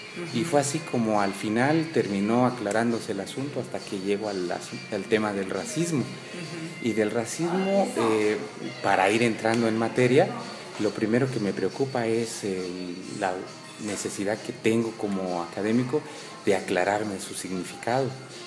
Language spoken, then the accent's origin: Spanish; Chiapas, Mexico; Bien, pues primero soy chiapaneco. Nunca había problematizado tanto mi origen hasta que empecé a acercarme al tema del racismo.